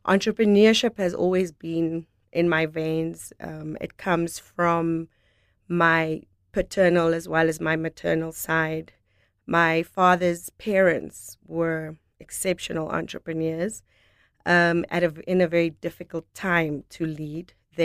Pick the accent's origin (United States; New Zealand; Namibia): Namibia; Windhoek, Khomas; I grew up in Windhoek, Namibia, born and bred. Haven't really been raised anywhere else.